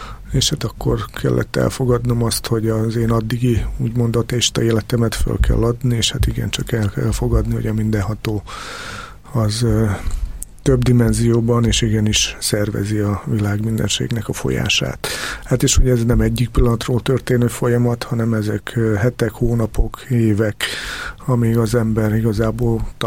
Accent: Serbia; Szerbiában nőttem fel, vagyis akkor még Jugoszláviában, és a jugoszláv néphadseregnél szolgáltam

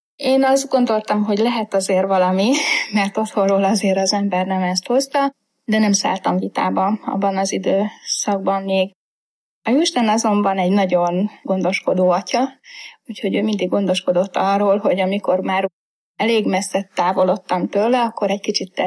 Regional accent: Heves, Hungary; born there

